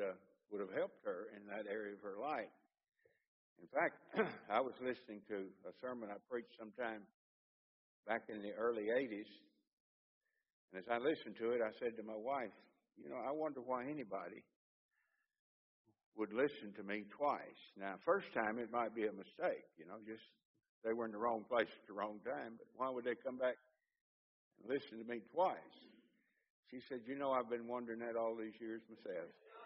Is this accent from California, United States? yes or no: no; Tennessee, United States; But born and raised in Tennessee … when it wasn't even fancy to be country.